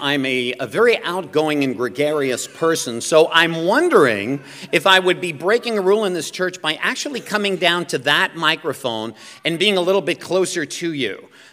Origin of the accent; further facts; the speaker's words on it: New York, United States; because being a New Yorker and a Jewish person, it's very difficult for me to stay in one place